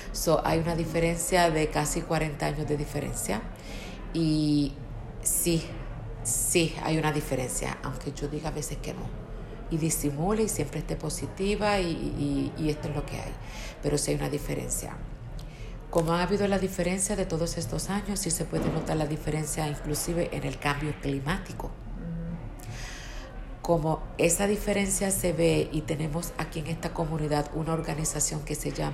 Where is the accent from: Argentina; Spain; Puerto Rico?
Puerto Rico; now in New York, United States; Cuando vine de Puerto Rico, viví al cruzar la calle de casualidad de la vida de este building en un cuarto. Ahí estuvimos un mes y medio y de ahí nos mudamos a donde yo vivo ahora, que fue en el mismo año, en el 81.